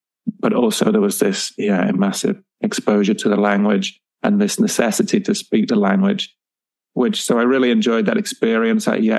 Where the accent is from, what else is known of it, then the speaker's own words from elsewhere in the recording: England, United Kingdom; also born or lived in France; when I first went to Thailand, I was 27, 28. So after, I mean, I grew up in England, yes. After school, though, I did spend some time in Europe, in France.